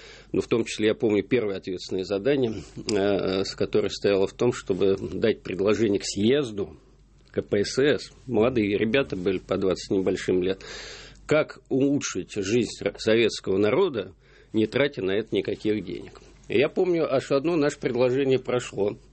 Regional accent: Moscow, Russia; И поскольку я вырос на берегу Москва-реки, и еще тогда кольцевой не было

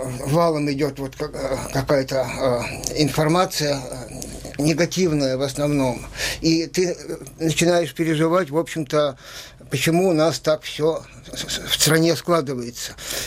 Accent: Crimea, Ukraine; мы в детстве жили в Крыму, и это для меня вторая, а может быть, и первая родина.

